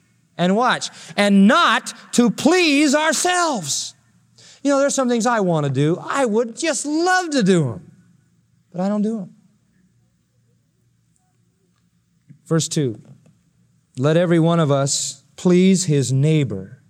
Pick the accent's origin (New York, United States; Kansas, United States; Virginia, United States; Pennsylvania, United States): Pennsylvania, United States; Philadelphia; I was raised in Philadelphia as a little kid and Sunday was absolutely sacrosanct.